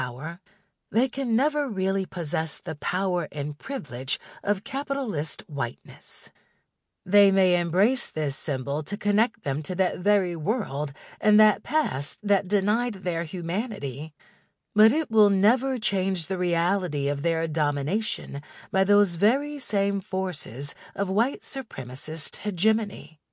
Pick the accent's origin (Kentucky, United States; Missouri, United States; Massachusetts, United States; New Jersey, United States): Kentucky, United States; Usually, when asked where I hailed it from, naming Kentucky as my home state would be greeted with laughter, or with the question, "Kentucky? Where is that?"